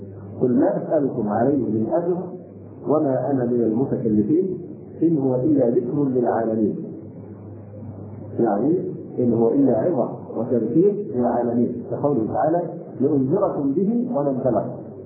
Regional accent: Egypt; عندنا في مصر تقاليدنا للاسف الشديد

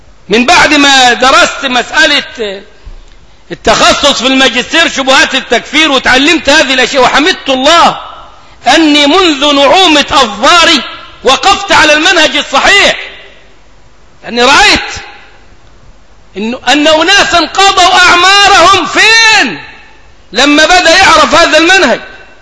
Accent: Egypt; ده مفتاح كلامنا كمصريين

